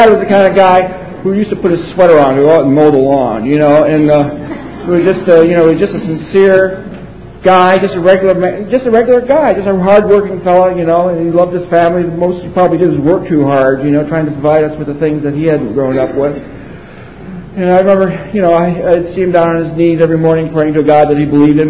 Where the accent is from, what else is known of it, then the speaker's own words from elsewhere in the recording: Orange County, California, United States; I grew up out in Orange County behind the curtain.